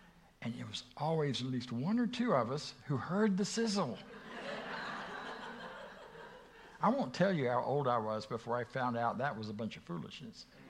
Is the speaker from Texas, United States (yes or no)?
no; Florida, United States; I grew up in Florida. On the west coast of Florida. I always thought God punished me because I grew up in Florida, but it was nowhere close to a beach.